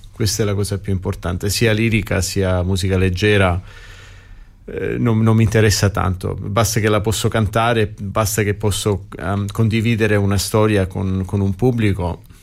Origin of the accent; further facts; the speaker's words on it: Haberfield, New South Wales, Australia; sono cresciuto a Haberfield. I miei avevano un negozio di un fruttivendolo, Frank's Fruit Market.